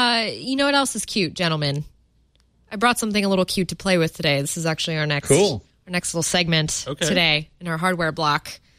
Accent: United States; This is in Fahrenheit, everyone, by the way, because I am American.

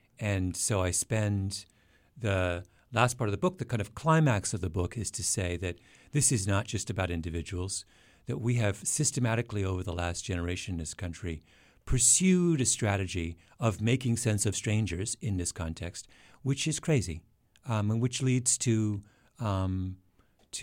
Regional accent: Canada; as this is most distressing to me as a Canadian

